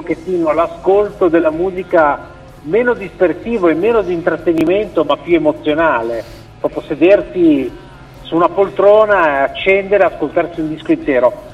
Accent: Genoa, Liguria, Italy; No, poi sono genovese, quindi

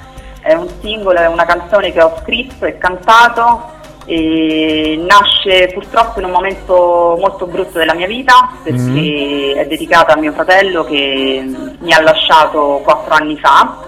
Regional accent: Rome, Lazio, Italy; ho 47 anni e sono di Roma, vivo a Roma.

